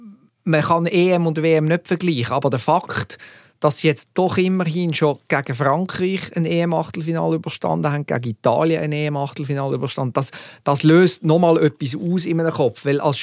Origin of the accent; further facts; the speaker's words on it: Switzerland; Man weiss als Schweizer